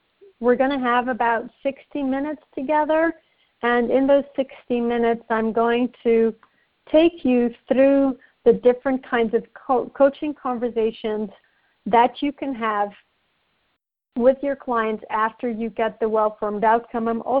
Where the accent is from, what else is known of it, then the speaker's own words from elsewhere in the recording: Netherlands; I am from the Netherlands, and I have been living and working in the United States on and off for the past few years.